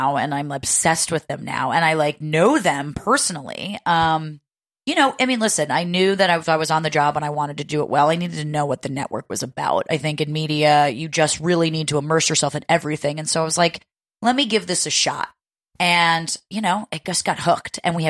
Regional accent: New Jersey, United States; now in New York, United States; I mean, I'm from New Jersey and I live in New York.

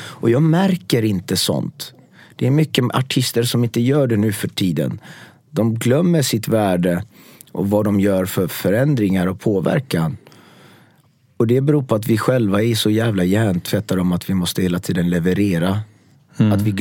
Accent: Frölunda, Västra Götaland County, Sweden; Och idag kramar jag dem med massa kärlek. Jag växte upp i Frölunda.

